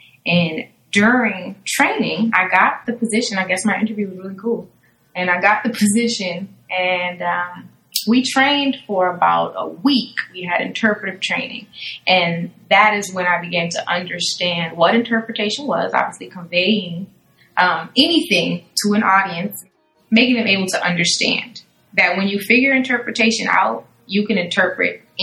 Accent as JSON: {"language": "English", "town": "Beaufort", "region": "South Carolina", "country": "United States", "said": "So I am sixth generation Gullah Geechee from Beaufort, South Carolina."}